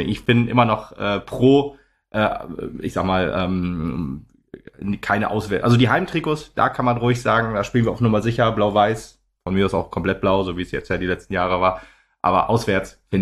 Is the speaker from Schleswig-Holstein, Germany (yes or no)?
no; Meppen, Lower Saxony, Germany; Wir kommen aus Mappen der Stadt an der Ems